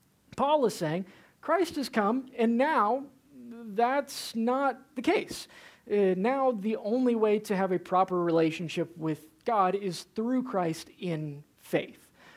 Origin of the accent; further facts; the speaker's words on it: Georgia, United States; I grew up in the Bible Belt in North Georgia, and I guess Middle Georgia.